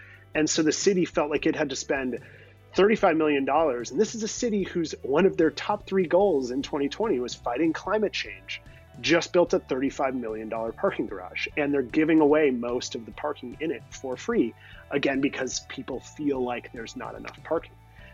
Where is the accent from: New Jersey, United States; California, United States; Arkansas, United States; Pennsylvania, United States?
California, United States; Palo Alto; I'll go back to that Palo Alto example because it's my hometown and I feel it very personally.